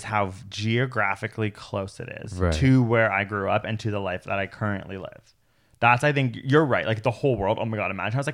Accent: Toronto, Ontario, Canada; I'm a city idiot. I grew up in Toronto. I'm a city idiot.

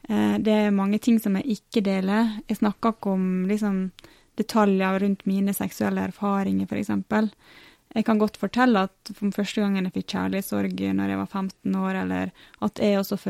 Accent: Ålesund, Møre og Romsdal, Norway

